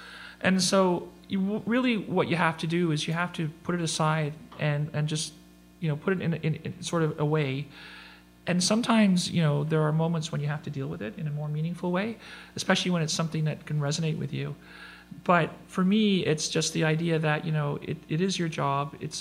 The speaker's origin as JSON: {"language": "English", "region": "Ontario", "country": "Canada", "tie": "born or raised there", "said": "I grew up in Northern Ontario"}